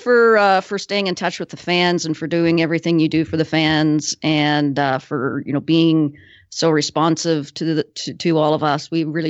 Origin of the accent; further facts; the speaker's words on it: Canada; and I'm Canadian